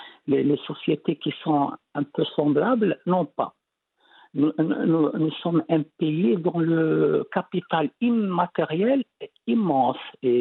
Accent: Morocco; nous aussi, nous sommes des Marocains, nous aussi, nous sommes des musulmans. Et ce qui est la réalité, nous sommes tous issus de familles musulmanes

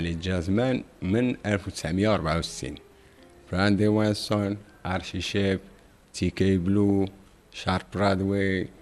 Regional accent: Morocco; حنا بالنسبه لنا كمغاربه

